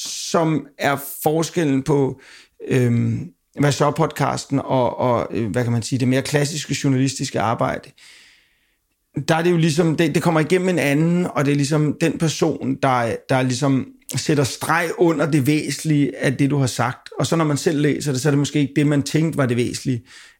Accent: Copenhagen, Capital Region of Denmark, Denmark; jeg er vokset op med her på Amager, selvom man overhovedet ikke er herfra.

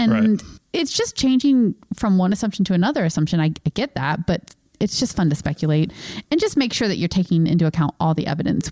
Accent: North Carolina, United States; I've said this before, but I'm from North Carolina.

